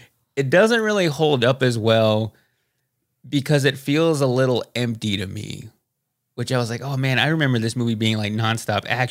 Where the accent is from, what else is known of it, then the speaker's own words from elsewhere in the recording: Dallas, Texas, United States; I grew up in the Dallas area in the 90s.